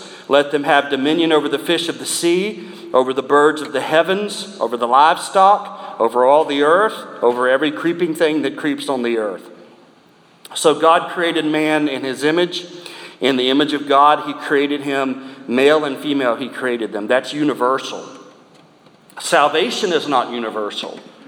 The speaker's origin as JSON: {"language": "English", "region": "South Carolina", "country": "United States", "tie": "born or raised there", "said": "Pee Wee Gaskins is the most prolific serial killer in the history of South Carolina, and I just know that because he's from my hometown."}